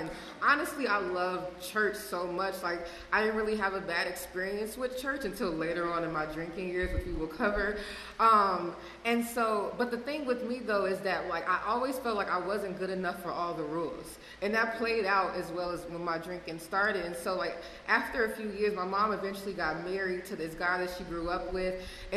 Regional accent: Chicago, Illinois, United States; now in Los Angeles, United States; I am from Chicago. I live in LA now, but I'm from Chicago, the suburbs, born and raised.

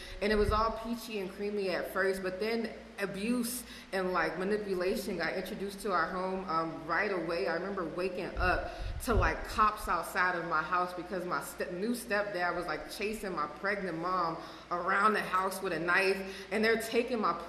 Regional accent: Chicago, Illinois, United States; now in Los Angeles, United States; I am from Chicago. I live in LA now, but I'm from Chicago, the suburbs, born and raised.

